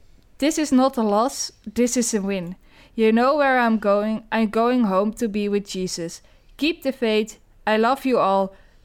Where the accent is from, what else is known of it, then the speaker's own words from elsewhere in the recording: United Kingdom; accent: English; Dutch is a second language; Sorry als mijn Engels accent alleen een beetje stom is, maar sorry.